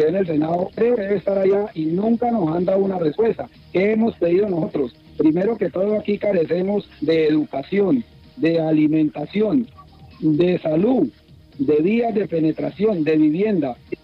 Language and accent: Spanish; Colombia; que nosotros podamos vivir como colombianos, como viven muchos colombianos realmente